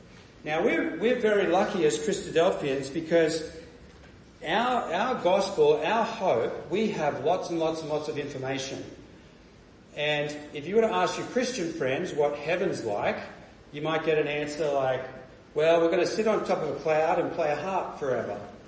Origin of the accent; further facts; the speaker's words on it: Australia; Now, I'm from Australia, and it's pretty deserty out there in places